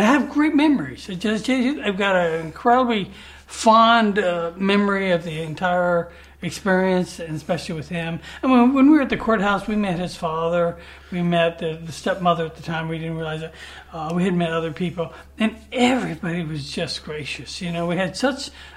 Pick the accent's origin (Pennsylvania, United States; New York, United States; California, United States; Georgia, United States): California, United States; Hollywood; we grew up in Hollywood around that environment.